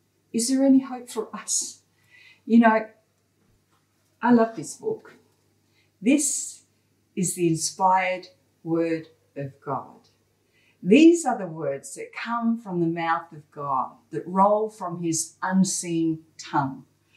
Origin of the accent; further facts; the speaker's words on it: England, United Kingdom; accent: Australian; now in Australia; my accent changed without me even thinking about it. So much so that when I went back to England 45 years later, I was an Aussie. And I was proud of my Aussie accent.